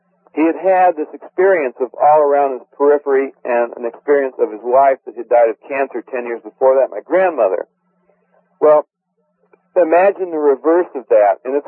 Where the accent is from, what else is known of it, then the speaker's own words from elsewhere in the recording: United States; America is a very dear country to me, being an American.